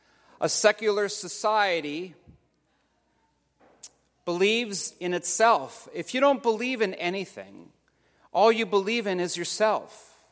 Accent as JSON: {"language": "English", "town": "Williston", "country": "United States", "tie": "born or raised there", "said": "I was in Williston last week for my cousin's wedding. My hometown parish of St. Joseph's in Williston. After the wedding, we walked around, and we went to our pew, the pew I grew up in."}